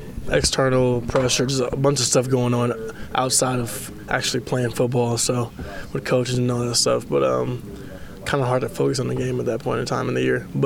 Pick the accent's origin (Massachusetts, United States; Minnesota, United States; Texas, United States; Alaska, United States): Texas, United States; Houston; born there; I was born in Houston. My dad, grandma, cousins, everybody's from Baton Rouge, though.